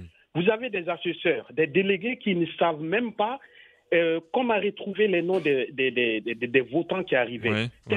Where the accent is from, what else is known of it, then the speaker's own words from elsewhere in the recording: Burkina Faso; je suis pas malien, hein. Je suis burkinabé